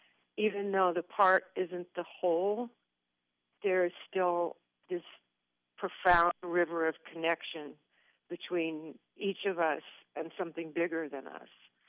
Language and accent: English; Memphis, Tennessee, United States; born there; the fact that I was born in Memphis, that, you know, two generations back my family were cotton farmers, they're not anecdotal.